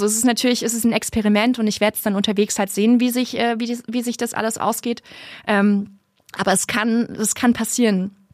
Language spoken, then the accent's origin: German; Germany; Also einerseits habe ich eine Versicherung abgeschlossen, ich bin ja aus Deutschland beim DAV